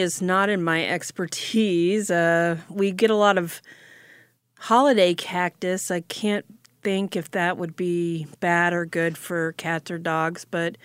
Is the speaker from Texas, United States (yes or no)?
yes; Texas, United States; I felt like when I was a kid growing up in Texas, it was everywhere.